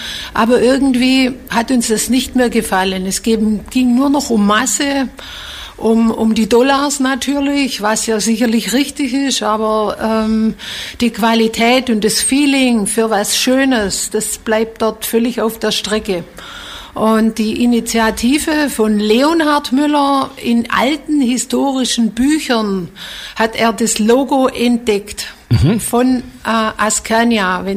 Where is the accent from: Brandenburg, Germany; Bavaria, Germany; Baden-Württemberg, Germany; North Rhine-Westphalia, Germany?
Baden-Württemberg, Germany; accent: Swabian; Ja, genau, ich hoffe, mich versteht jeder mit meinem schwäbischen Akzent.